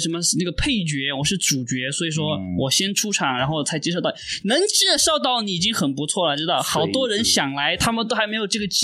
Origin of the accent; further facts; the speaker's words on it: Sichuan, China; accent: Sichuanese; 我们为了满足各位韭菜同胞对我家乡四川话的好奇心